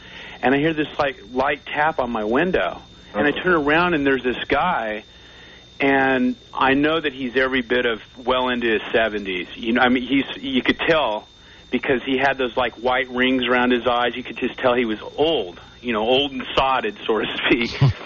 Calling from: Bakersfield, California, United States; Bakersfield.

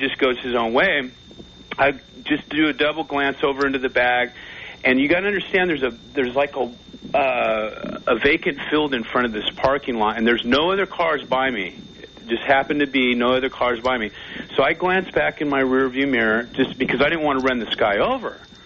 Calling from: Bakersfield, California, United States; Bakersfield.

